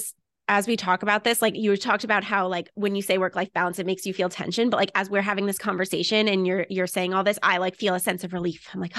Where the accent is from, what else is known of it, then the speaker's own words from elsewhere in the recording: Mount Sinai, New York, United States; Okay. So I grew up in Mount Sinai.